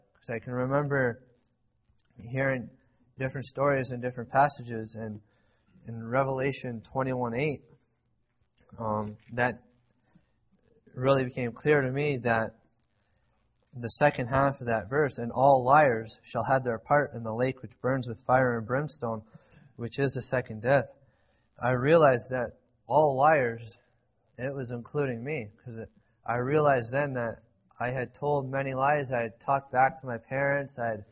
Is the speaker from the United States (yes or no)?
no; Simcoe, Ontario, Canada; I'm from the country to the north. I'm from Canada, so I'll talk a bit differently than most of y'all will be accustomed to. But I grew up I was born in a hospital in Simcoe, Ontario, which is about an hour and a half to 2 hours southwest